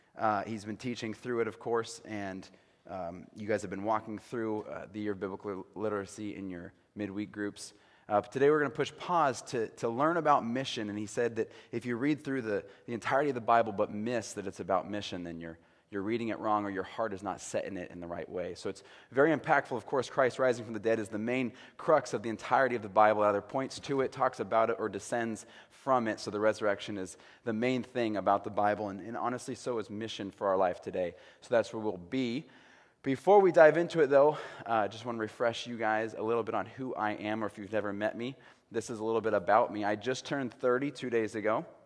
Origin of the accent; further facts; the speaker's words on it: Auburn, United States; we're now in North Auburn area called Stone Church. But I grew up in Auburn, and so I know some of you guys from childhood and different things.